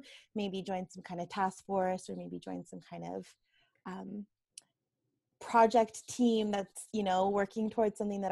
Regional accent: Canada; So I'm Canadian.

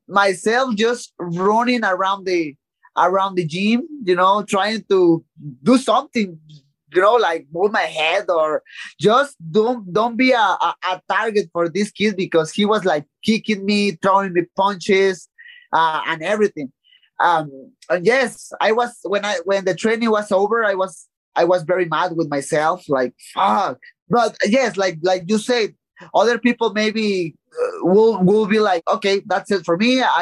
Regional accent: Tijuana, Baja California, Mexico; I'm from Tijuana and he lives there, I think so.

